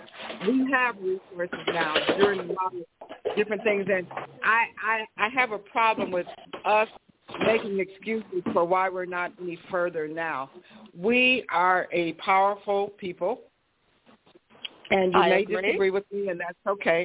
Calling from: Chicago, Illinois, United States; I'm calling from Chicago

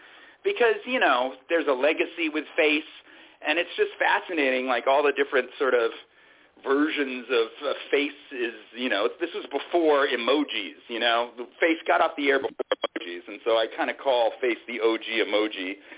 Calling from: Glendale, California, United States; I'm calling from lovely Glendale, California, right in Los Angeles.

